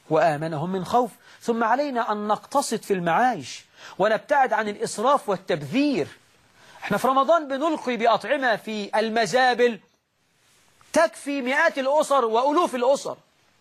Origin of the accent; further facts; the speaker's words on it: Egypt; وأن يجعل بلدنا مصر وسائر بلاد